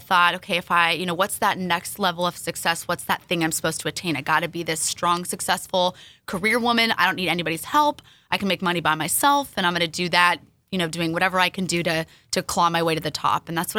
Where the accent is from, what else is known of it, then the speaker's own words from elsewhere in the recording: Orange, California, United States; So grew up in Orange, California, two-parent home, sister, super committed to sports and just achieving academically.